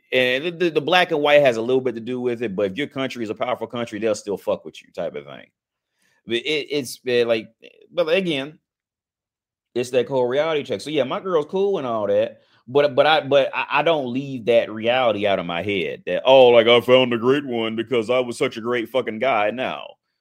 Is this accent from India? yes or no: no; United States; they'll accept me because I'm from America.